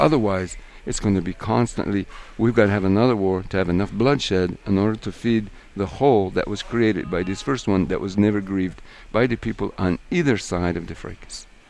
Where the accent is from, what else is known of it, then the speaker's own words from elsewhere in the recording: New Mexico, United States; So Mayans and the people I grew up with here in New Mexico as well, they understood that you're missing this piece